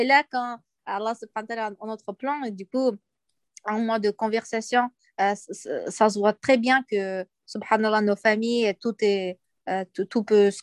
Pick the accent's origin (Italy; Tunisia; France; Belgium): France; je dis, oui, voilà, je viens de France.